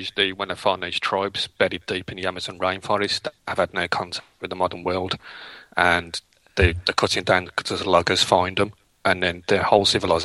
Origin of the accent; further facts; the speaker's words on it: England, United Kingdom; from England, and I've been quite active